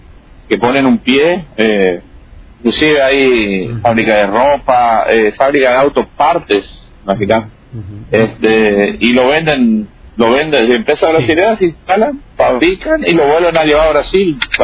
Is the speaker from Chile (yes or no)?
no; Argentina; Ojalá que nosotros como Argentina aprovechemos lo que es Vaca Muerta